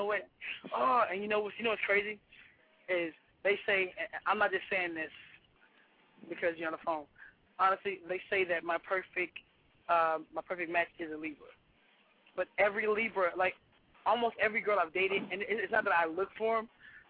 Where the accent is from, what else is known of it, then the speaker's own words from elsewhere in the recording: Houston, Texas, United States; But I mean, I'm from the country. I'm from Houston, Texas. I'm a country boy from my heart. I ride horses and everything.